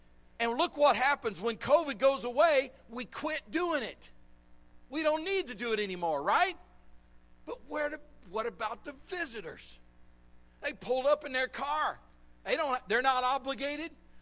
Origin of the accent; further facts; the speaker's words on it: Dallas, Texas, United States; I was born in Dallas, okay, y'all? I'm a Texan. That's the reason why I use y'all all the time, right?